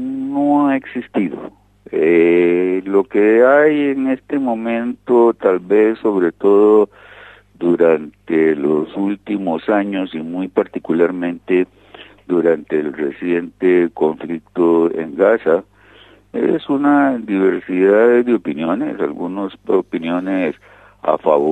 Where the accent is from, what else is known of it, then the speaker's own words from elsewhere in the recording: Coronado, San José, Costa Rica; como soy de Coronado, que es un pueblo muy bonito en Costa Rica, que somos conocidos por fisgones